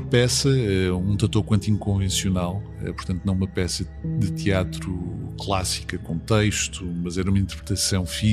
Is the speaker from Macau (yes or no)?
yes; Macau; Mas mais ou menos por essa altura, nos anos 90, a RTP não transmitia programação nenhuma para Macau. Nós tínhamos um canal, que era a Teledifusão de Macau